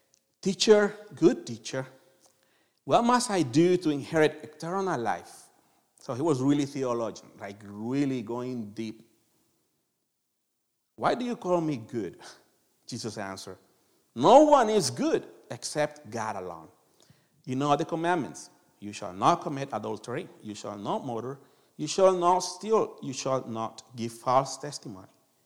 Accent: Colombia; now in United States; I came from Colombia, for an everlasting recession kind of situation country. And when I came to the U.S.

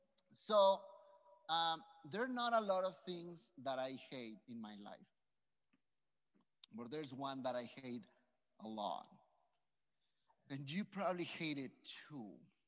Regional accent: Mexico; As you guys know, I am from Mexico.

